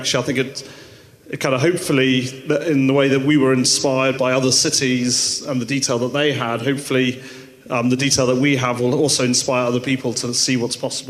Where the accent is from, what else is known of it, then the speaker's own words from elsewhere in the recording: Edinburgh, Scotland, United Kingdom; Probably it's my hometown, which is Edinburgh.